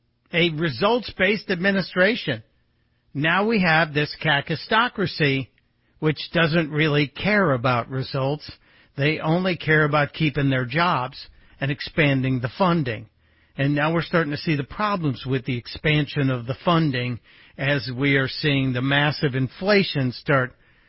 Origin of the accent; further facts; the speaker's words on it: Chicago, Illinois, United States; I understand this because I grew up in Chicago, and favors were everything.